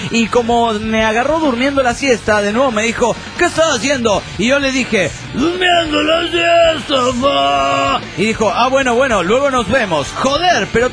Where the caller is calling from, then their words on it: Chetumal, Quintana Roo, Mexico; de Chetumal, Quintana Roo.